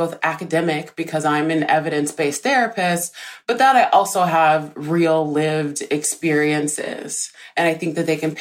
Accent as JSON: {"language": "English", "region": "Deep South", "country": "United States", "tie": "born or raised there", "said": "I grew up in poverty in the Deep South, in a single-parent household."}